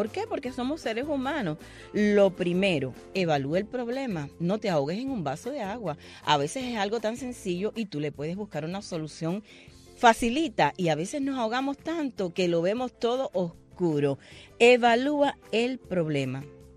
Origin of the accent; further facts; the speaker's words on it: Cuba; sé de todas las situaciones que hay en Cuba porque soy cubana igual que ustedes